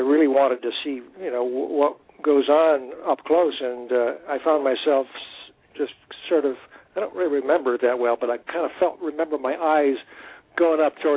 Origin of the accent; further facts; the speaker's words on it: Michigan, United States; moved away as an adult; both in Michigan, where I began by being director of a civic theater in my hometown for 2 years, and I directed and built the sets for 12 shows during those 2 years